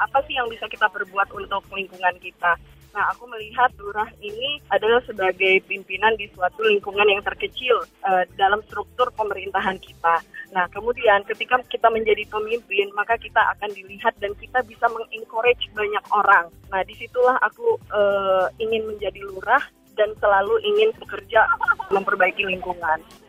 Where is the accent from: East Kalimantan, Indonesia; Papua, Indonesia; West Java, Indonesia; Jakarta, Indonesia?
East Kalimantan, Indonesia; Samarinda; aku dari Kalimantan Timur, dari kota Samarinda.